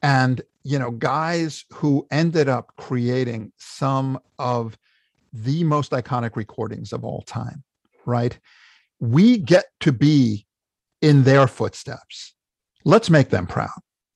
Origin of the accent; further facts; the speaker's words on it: New York, United States; You know, I'm a New Yorker. I'm not leaving. I love New York.